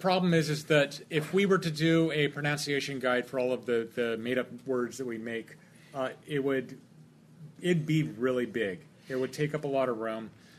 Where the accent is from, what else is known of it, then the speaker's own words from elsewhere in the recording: Point Arena, California, United States; my hometown of Point Arena